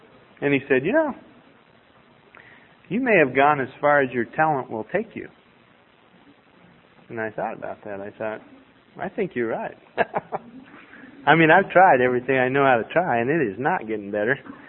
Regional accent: Nebraska, United States; And for instance, you know, I come from Nebraska. We have a football team

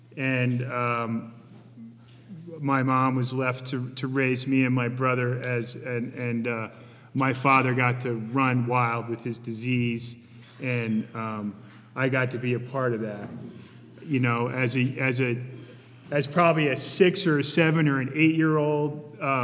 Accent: Reading, Pennsylvania, United States; born there; I was born in Pennsylvania. I was born in a little, born in a place called Reading

